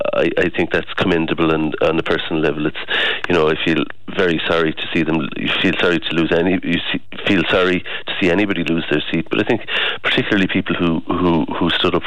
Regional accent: County Clare, Ireland; I mean, obviously I'm from Clare, and I know the history of Clare, Kerry, the Midwest

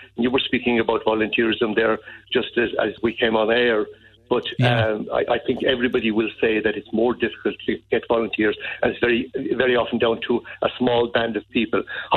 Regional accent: Munster, Ireland; moved away; I'm from South Kerry, originally from Danskerrigs and later Carrigsaveen. So I've been gone out of South Kerry and Kerry a long time.

